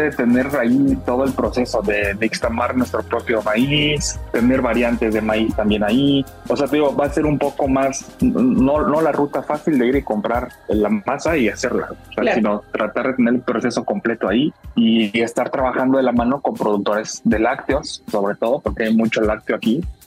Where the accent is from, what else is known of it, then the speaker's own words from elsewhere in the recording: Tixla, Guerrero, Mexico; moved away as an adult; now in Cuernavaca, Mexico; Soy de Guerrero, de un lugar que se llama Tixla, y llegué a Cuernavaca a estudiar realmente la carrera a la universidad y ya no me fui, ya me quedé acá. Ya voy para 18 años, yo creo, aquí.